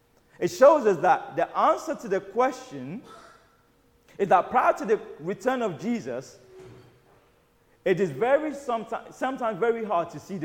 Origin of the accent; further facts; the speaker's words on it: Nigeria; When I was growing up in Nigeria, in boarding school, circling vultures meant there was a dead body somewhere